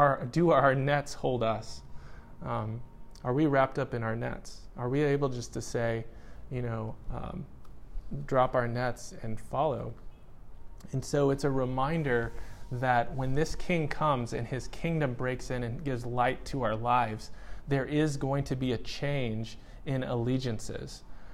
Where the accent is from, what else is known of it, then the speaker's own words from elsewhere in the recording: United States; You know, in my culture where I grew up in the United States, we are all about work.